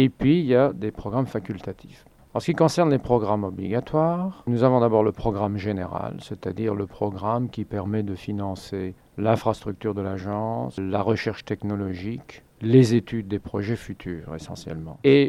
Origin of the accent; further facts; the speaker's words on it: Belgium; je suis belge